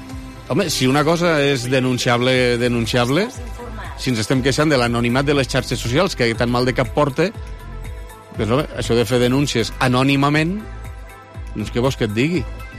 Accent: Lleida, Catalonia, Spain; no és com a lleidatà, no és una d'aquestes coses que t'agrada llegir de la teva ciutat

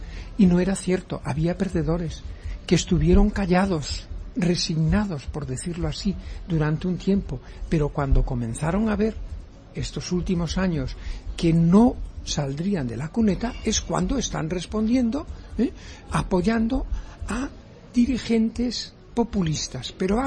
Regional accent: Spain; yo soy ciudadano de un país, de España, me veo bien como español

